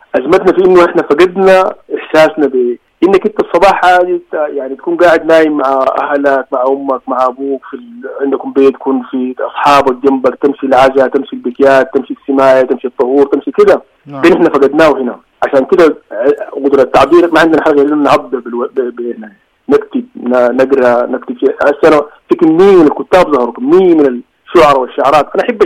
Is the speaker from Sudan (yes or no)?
yes; Sudan